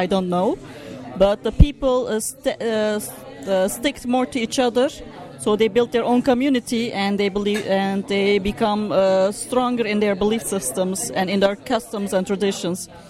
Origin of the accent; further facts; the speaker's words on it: Ankara, Turkey; English is a second language; I'm from Turkey.